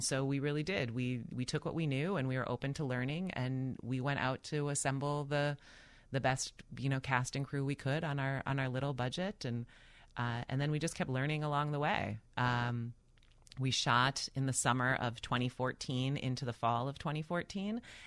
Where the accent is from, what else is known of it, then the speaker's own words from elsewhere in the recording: Minneapolis, Minnesota, United States; now in Chicago, United States; So I grew up in Minneapolis and I live in Chicago now.